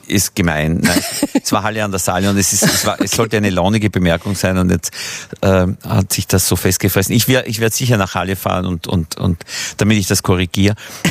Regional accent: Austria; Das ist bei uns in Österreich so ein Codewort für, man hat es hinter sich, man zieht sich aufs Land zurück.

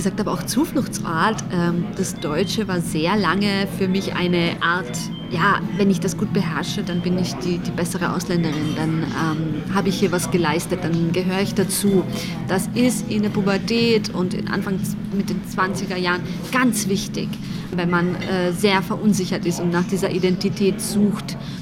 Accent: Carinthia, Austria; ich bin in Südkärnten aufgewachsen

